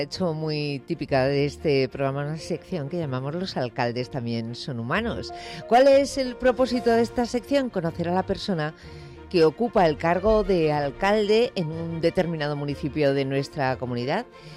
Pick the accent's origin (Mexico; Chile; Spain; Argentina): Spain; Bilbao, Basque Country; Pero es que yo soy de Bilbao.